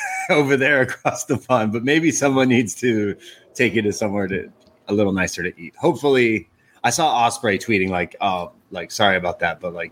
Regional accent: Canada; hey, I'm Canadian, and I went to Marks and Spencer's yesterday and got a meal deal

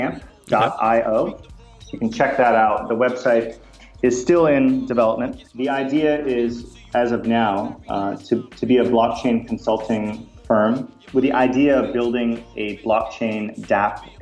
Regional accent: New York, United States; I'm from New York, but I adopted California.

